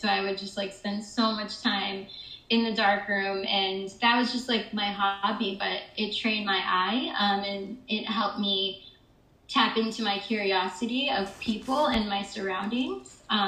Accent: Michigan, United States; Yeah, so I'm originally from Michigan, the suburbs of Michigan, and I've always known that I've been a city girl at heart.

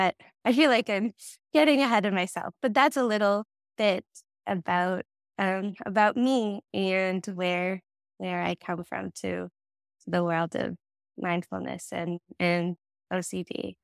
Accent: Toronto, Ontario, Canada; now in Ventura, United States; I am originally from Toronto, Canada, and now find myself in Ventura, California, which is in Southern California.

